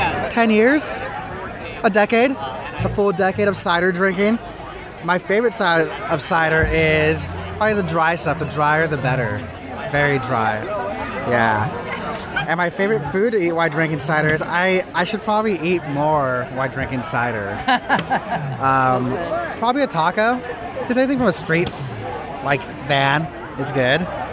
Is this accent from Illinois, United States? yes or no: no; California, United States; I'm from California.